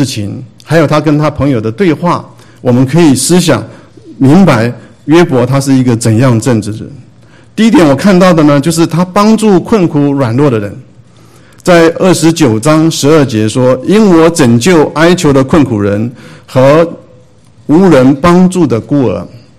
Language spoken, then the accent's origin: Chinese; Taiwan; 我还记得我小时候在台湾哈，那时候我们住在眷村里面那时候经济环境不是很好